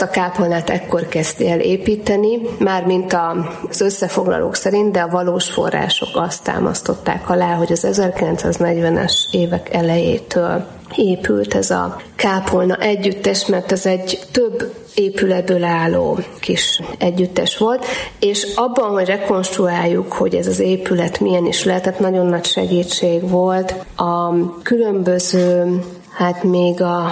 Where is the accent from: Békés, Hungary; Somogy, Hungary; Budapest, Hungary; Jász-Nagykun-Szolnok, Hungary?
Somogy, Hungary; ugye somogyiaknak minden, ami kicsit magasabb, az hegy, én is somogyi vagyok, és ezt mi így mondjuk